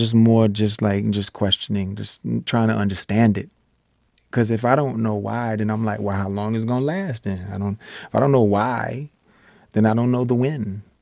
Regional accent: Virginia, United States; because I came from Virginia, you know, there wasn't like a blossoming music industry there.

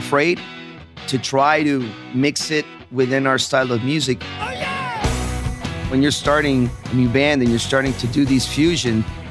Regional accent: Guadalajara, Jalisco, Mexico; English is a second language; We're from Guadalajara. In our case, Mexico City was like another country

